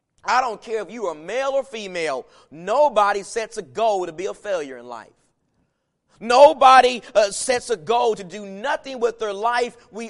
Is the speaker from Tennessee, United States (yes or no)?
no; Texas, United States; I'm from Texas, but I'm a Washington Redskins fan